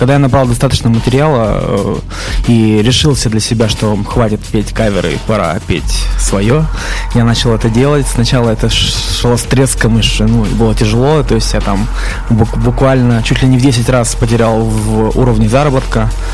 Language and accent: Russian; Chelyabinsk, Chelyabinsk Oblast, Russia; now in Saint Petersburg, Russia; Я, в общем, в родном городе как-то играл, в Челябинске, когда уже приезжал просто в гости туда.